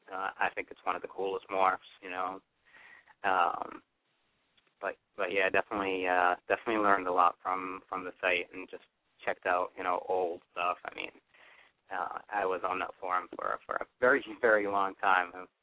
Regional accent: Egypt; you know, I'm originally from Egypt, so, like, we were naming a lot of the stuff, you know, ancient Egyptian names

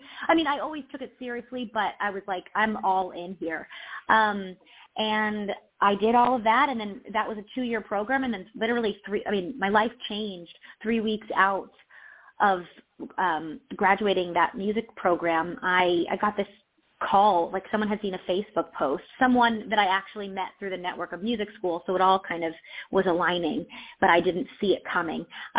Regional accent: Delaware, United States; But I grew up in Delaware

